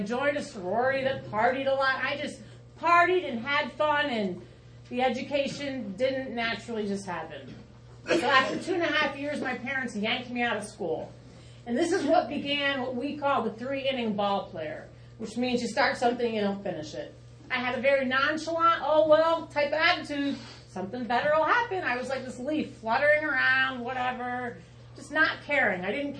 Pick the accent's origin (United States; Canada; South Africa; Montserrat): United States; East Coast; also born or lived in New Jersey / Pennsylvania / Connecticut / Rhode Island; I was born in New Jersey. I lived in Pennsylvania, Connecticut, Rhode Island. I'm from the East Coast.